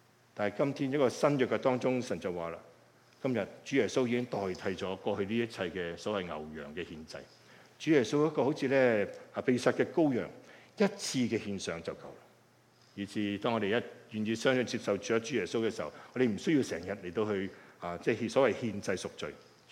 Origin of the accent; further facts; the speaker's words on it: China; 我們中國人也有很多不同的背景的人都有，不同的，在不同的國，就是地方的出生的情況都有